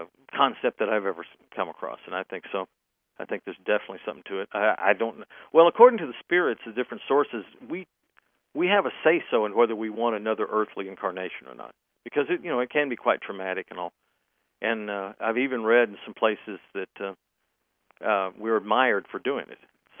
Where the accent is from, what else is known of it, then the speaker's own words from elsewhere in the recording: the South, United States; I'm from the South. I was raised a Southern Baptist.